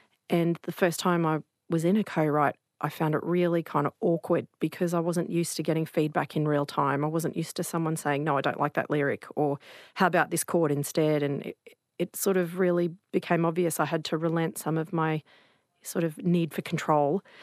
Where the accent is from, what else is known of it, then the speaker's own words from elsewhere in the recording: Australia; I moved back to Australia, moved back to my hometown, and couldn't afford to rent or buy in my own hometown anymore because it is now a boom town.